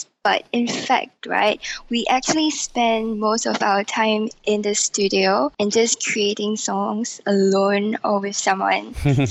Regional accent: Singapore; I grew up in Singapore and it's a very pragmatic society.

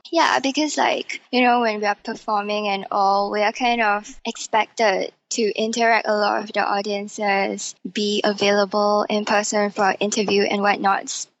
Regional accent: Singapore; born or raised there

